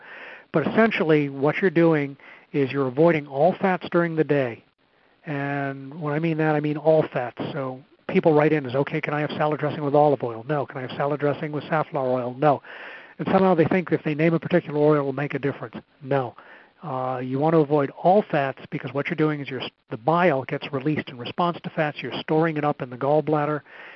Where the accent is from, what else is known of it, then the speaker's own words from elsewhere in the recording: New England, United States; So if growing up in New England, as I said, every year in the fall, the Macintosh apples would come in.